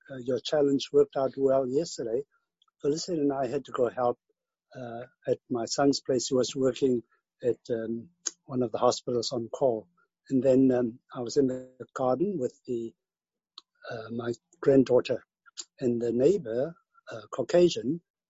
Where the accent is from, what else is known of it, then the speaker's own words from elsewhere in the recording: South Africa; I said, oh, I'm from South Africa.